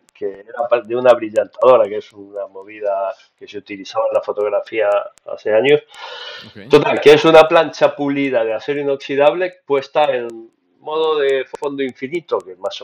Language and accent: Spanish; Córdoba, Argentina; now in Spain; mi ciudad era donde yo nací, la ciudad de Córdoba, en Argentina, que es una ciudad relativamente pequeña, una ciudad de interior, allí en el fin del mundo